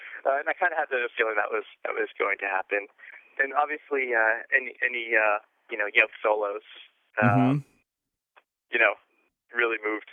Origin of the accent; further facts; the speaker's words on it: Canada; I, myself, I'm from Canada.